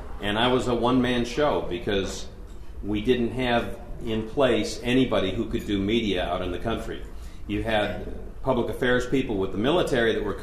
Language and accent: English; Wisconsin, United States; moved away as an adult; now in Washington, United States; I was born and raised in Wisconsin, and after 9/11, thank you, all six of us. But I came out here after 9/11. I came out to Washington, D.C.